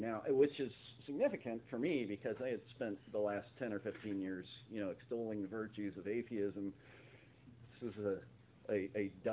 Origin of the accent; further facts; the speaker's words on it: Melbourne, United States; I was born and raised in Melbourne, right over here. 80, 90 miles this way